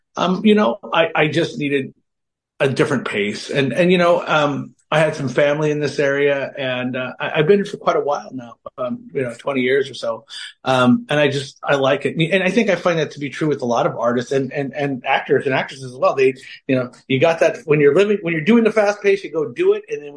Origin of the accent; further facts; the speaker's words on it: Long Beach, California, United States; also born or lived in Los Angeles; I've relocated from Los Angeles. I grew up in Long Beach, California. Mm-hmm. So LA area.